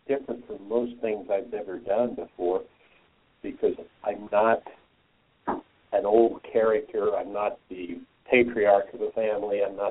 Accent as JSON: {"language": "English", "region": "Kansas", "country": "United States", "said": "I'm from Kansas, yeah. I'm out here, and Dorothy was my next-door neighbor for a while, too, so, yeah."}